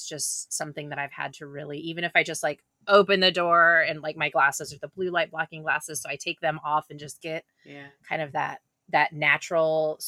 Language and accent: English; Texas, United States; I grew up in Texas where everything is hot all the time